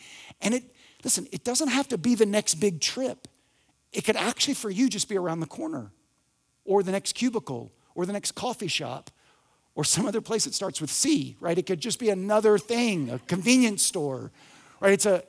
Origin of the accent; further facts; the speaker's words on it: Alabama, United States; and it's snowing, and I'm from North Alabama. Like, how did I get here?